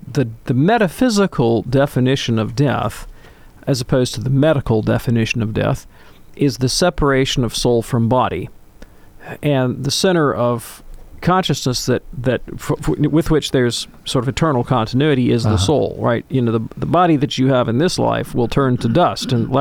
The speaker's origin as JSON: {"language": "English", "town": "Birmingham", "region": "Alabama", "country": "United States", "tie": "born or raised there", "said": "I'm 55 years old. I was born in Birmingham, Alabama. You know, I've been here, went to grad school elsewhere, but most of my life, there has never been a white Christmas in Birmingham."}